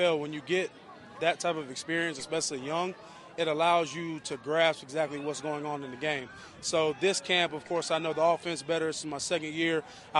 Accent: Charlotte, North Carolina, United States; well, I'm from Charlotte, of course. Everybody knows that. It's near and dear to my heart.

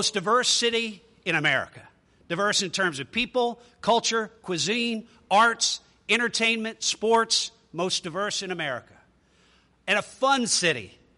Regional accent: Atlanta, Georgia, United States; The second example, Atlanta, Georgia, actually my hometown, so I witnessed this.

